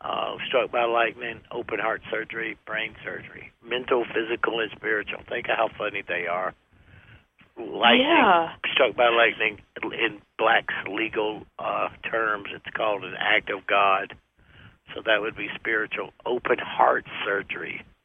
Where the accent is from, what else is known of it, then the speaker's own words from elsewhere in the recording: South Carolina, United States; Well, I grew up in South Carolina, you know, and religiously everybody goes to hell in South Carolina.